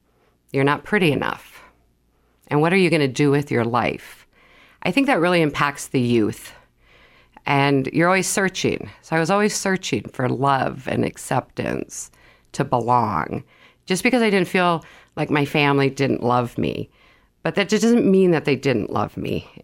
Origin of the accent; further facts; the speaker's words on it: Sioux Falls, South Dakota, United States; So I'm from Sioux Falls. I was raised here. I went to a local Catholic high school, graduated.